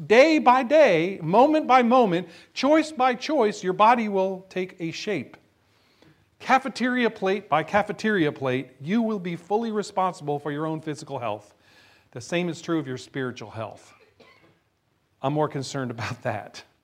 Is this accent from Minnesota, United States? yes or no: no; New Jersey, United States; You know, I grew up in New Jersey. It wasn't biscuits at that point. It was bagels, but you understand.